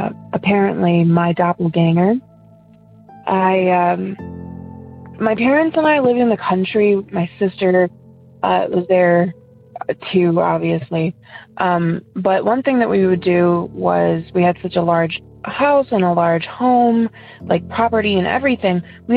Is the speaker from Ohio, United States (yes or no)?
yes; Ohio, United States; I'm from Ohio.